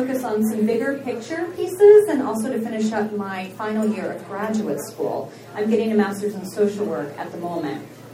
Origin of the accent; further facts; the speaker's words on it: Oklahoma, United States; moved away as an adult; So I'm from Oklahoma. I moved here in 1996 to attend a program at Georgetown, a paralegal program.